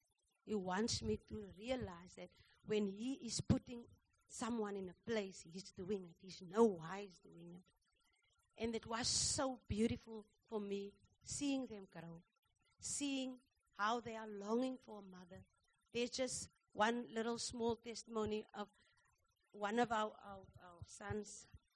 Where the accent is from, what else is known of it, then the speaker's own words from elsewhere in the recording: Franschhoek, Western Cape, South Africa; Because I'm from Franschhoek. I don't even know a prison.